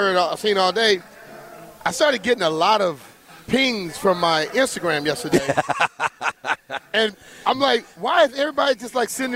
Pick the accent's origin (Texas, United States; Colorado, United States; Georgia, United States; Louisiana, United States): Louisiana, United States; I'm from Louisiana, and guess what? This is what I remember growing up on.